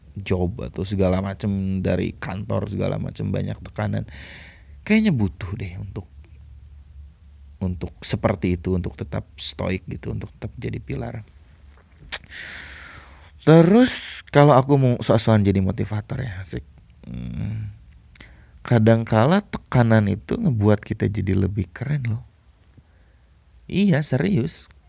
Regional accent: West Java, Indonesia; Hirup lagi, ketahuan gue orang Sunda.

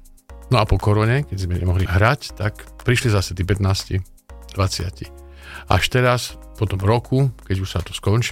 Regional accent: Sučany, Žilina Region, Slovakia; som rodák zo Sučian

